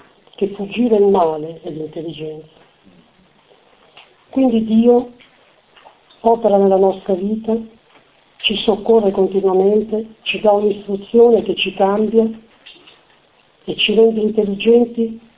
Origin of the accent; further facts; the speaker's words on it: Formigine, Emilia-Romagna, Italy; now in Ferrara, Italy; Io vengo da Formigine, oggi sono a Ferrara.